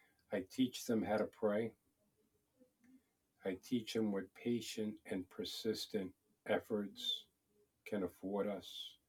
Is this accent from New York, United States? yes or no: yes; Suffolk County, New York, United States; I moved here from Long Island, New York. I'm from Suffolk County.